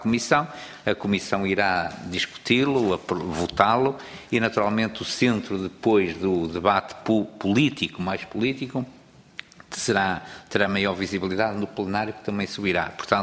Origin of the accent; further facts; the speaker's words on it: Barcelos, Braga, Portugal; porque eu sou natural de Barcelos e naturalmente me identifico com muita coisa